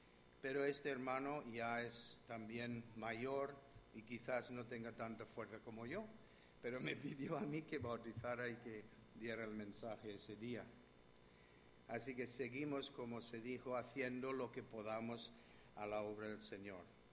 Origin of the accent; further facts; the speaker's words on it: Canada; now in Spain; Soy canadiense, pero en fin, he aprendido aquí a hablar también con las manos.